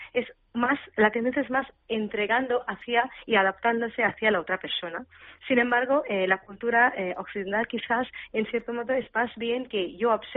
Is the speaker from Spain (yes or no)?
no; India; Spanish is a second language; Yo soy de la India y somos personas que llevamos nuestras raíces muy fuerte, muy agarrado a la raíz